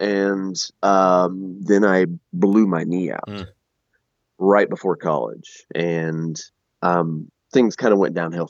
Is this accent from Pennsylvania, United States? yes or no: no; Missouri, United States; we're from Missouri. Those Arkansas people are totally, totally different.